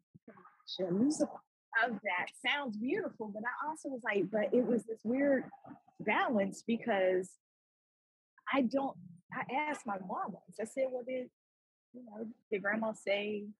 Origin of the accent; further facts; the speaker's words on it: Pittsburgh, Pennsylvania, United States; now in Washington, United States; I know, I'm from Pittsburgh too. I know. I live in DC now, but a big part of that was I had to recognize I had to leave, like physically leave that environment.